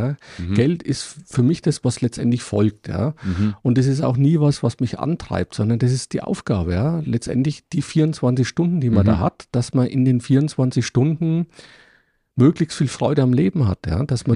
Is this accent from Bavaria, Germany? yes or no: yes; Würzburg, Bavaria, Germany; also born or lived in Munich / Nuremberg; Ich komme aus Würzburg. Bin dann Anfang 2000 mit meiner Familie, damals Frau und Tochter, nach München gezogen. Dann kam in München in Dachau wohnend unser Sohn auf die Welt. Ja. Drei Jahre später sind wir nach Nürnberg gezogen